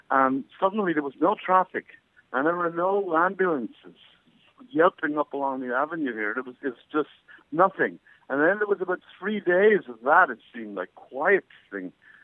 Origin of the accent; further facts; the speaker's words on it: Wexford, Leinster, Ireland; now in New York, United States; Yes, I'm from Wexford Town.